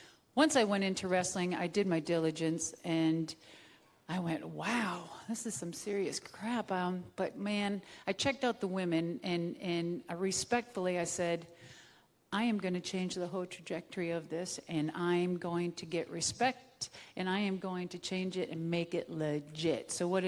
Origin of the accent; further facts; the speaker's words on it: Minnesota, United States; Yeah, I always say it was something in the water in Minnesota because I'm from Minnesota.